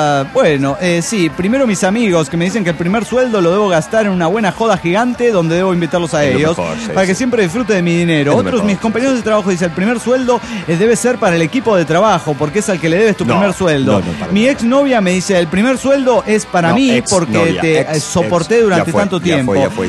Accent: Cochabamba, Bolivia; de Cochabamba, Bolivia.

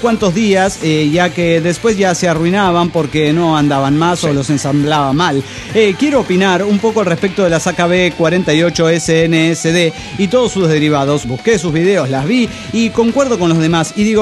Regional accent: Mexico; de México.

